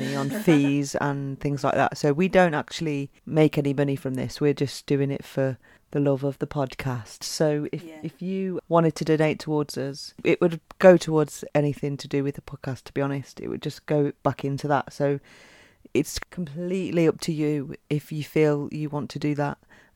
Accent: United Kingdom; We've actually got Buy Me a Tea, being British and all.

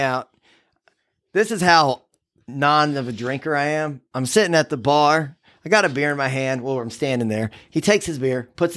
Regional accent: Maroa, Illinois, United States; he knew the owner of the bar in my small town. I grew up in Moroa, Illinois.

